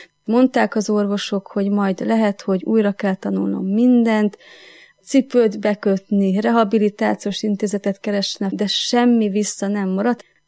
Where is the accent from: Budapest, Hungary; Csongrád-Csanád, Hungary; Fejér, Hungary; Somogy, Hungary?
Budapest, Hungary; 39 éves. Budapesten születtem, itt nőttem föl. Szüleim, nagyszüleim mindannyian vallásosak voltak.